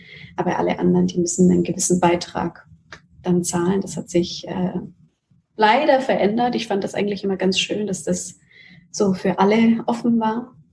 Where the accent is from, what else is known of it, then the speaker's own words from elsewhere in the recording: Nuremberg, Bavaria, Germany; Also Nürnberg und Deutschland ist meine Heimat und ich liebe Nürnberg wie keine andere Stadt und es hat eine ganz besondere Magie.